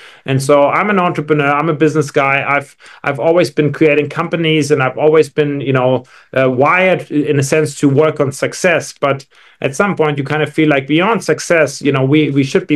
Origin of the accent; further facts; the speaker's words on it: Frankfurt, Hesse, Germany; I grew up in Frankfurt, Germany. But as a young child, teenager, I would often go to South Africa where my grandparents lived.